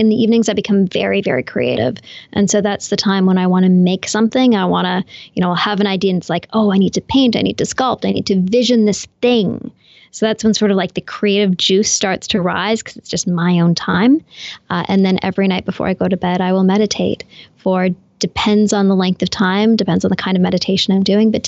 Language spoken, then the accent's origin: English; Canada; I'm Canadian.